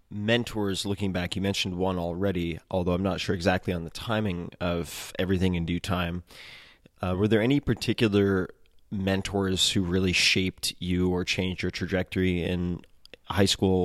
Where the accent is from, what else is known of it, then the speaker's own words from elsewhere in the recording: New Orleans, Louisiana, United States; Lewis and I went to the same school when we were growing up in New Orleans.